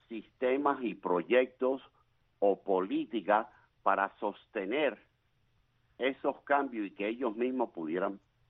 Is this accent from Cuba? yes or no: yes; Cuba; now in United States; como cubano, nacido en Cuba, cubano-americano